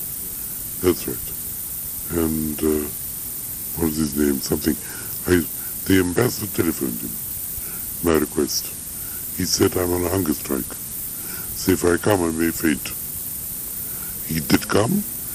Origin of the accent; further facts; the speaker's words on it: Oxford, South East England, United Kingdom; I come from England. Where in England? Oxford.